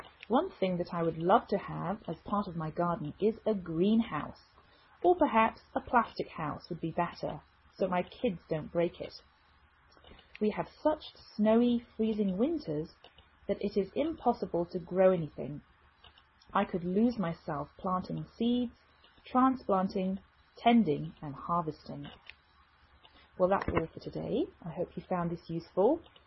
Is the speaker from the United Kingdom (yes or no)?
yes; England, United Kingdom; now in United States